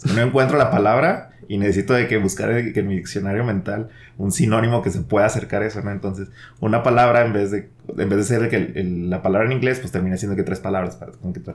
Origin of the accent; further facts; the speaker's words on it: Monterrey, Nuevo León, Mexico; Yo vengo de Monterrey y he vivido toda mi vida en Monterrey.